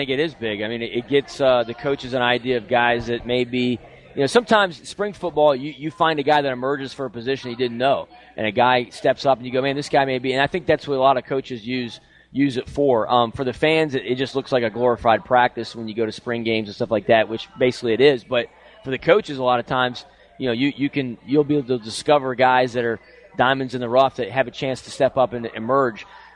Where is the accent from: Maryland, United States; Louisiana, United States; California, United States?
Louisiana, United States; also born or lived in West Virginia; I lived in West Virginia for 6 years. I love the state, but I'm actually born and raised in Louisiana.